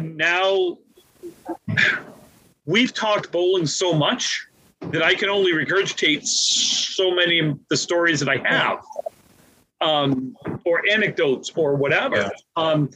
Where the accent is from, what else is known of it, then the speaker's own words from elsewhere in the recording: Maine, United States; it's just you and I, and we're from Maine.